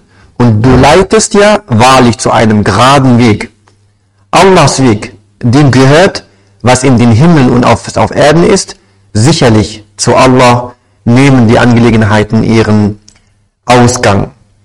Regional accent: Morocco; Bei uns in Marokko zum Beispiel haben wir immer so auf eine andere Art und Weise gemacht

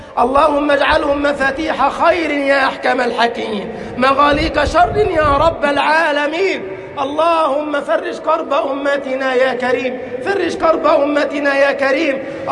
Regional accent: Egypt; اللهم اجعل بلدنا مصر أمنا أمانا، سخاء رخاء، وسائر بلاد

